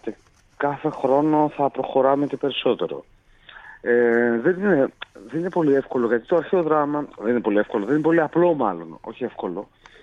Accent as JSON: {"language": "Greek", "town": "Ioannina", "region": "Epirus", "country": "Greece", "tie": "born or raised there", "said": "η καταγωγή μου είναι από τα Γιάννενα. Μεγαλωμένος είμαι δίπλα από το αρχαίο, θέατρο της Δωδώνης."}